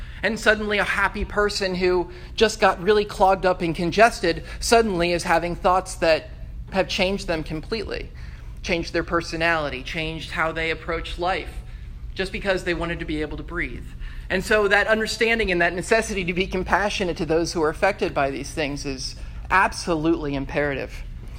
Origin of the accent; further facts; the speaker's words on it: Atlanta, Georgia, United States; I'm from Atlanta. I grew up here.